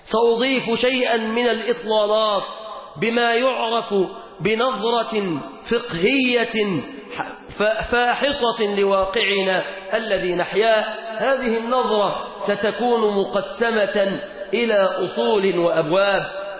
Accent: Egypt

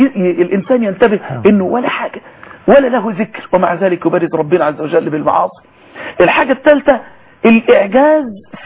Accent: Mansoura, Dakahlia, Egypt; في مركز الجهاز العظمي عندنا في المنصورة

